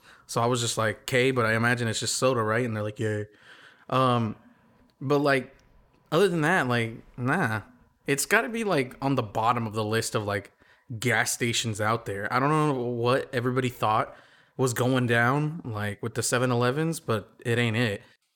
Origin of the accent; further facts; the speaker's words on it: Kansas, United States; because I grew up in Kansas, and that's, I'm okay releasing that information.